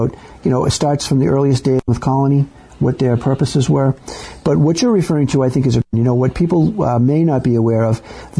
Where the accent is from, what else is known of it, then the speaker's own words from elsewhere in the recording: Massachusetts, United States; I tell people, you know, that I am from Plymouth County, and everyone knows that Plymouth calls America's hometown